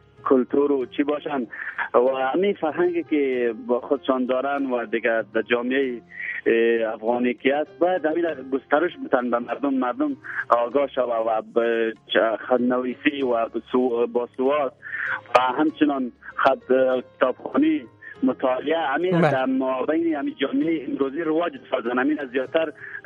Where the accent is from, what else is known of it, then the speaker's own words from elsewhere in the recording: Badakhshan, Afghanistan; از بدخشان هستم.